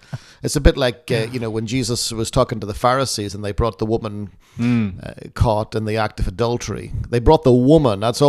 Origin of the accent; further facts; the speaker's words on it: Ireland; I find that one really tough because I'm Irish and I love a good fight.